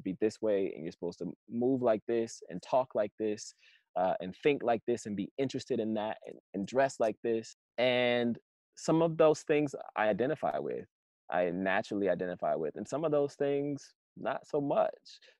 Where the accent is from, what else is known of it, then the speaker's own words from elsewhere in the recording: Georgia, United States; also born or lived in Pensacola; And because I'm from the South, I grew up in Georgia and in Pensacola, Florida. And because I'm Southern, I have Southern roots